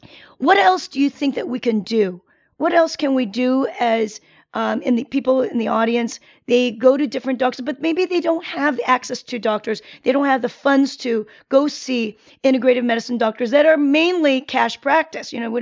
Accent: South Korea; now in United States; You know, I'm from Korea and we eat a lot of beans.

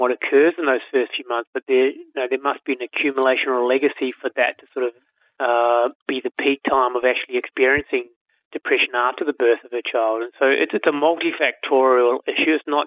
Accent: New Zealand; also born or lived in Spain; Then, I come from a Spanish background. I was born in Spain and grew up in New Zealand.

